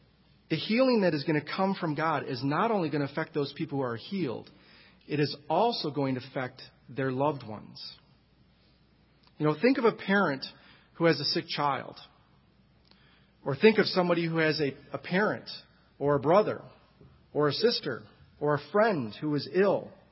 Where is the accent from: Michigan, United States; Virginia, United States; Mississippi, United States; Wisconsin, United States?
Michigan, United States; He farmed 5,000 acres in my home state of Michigan.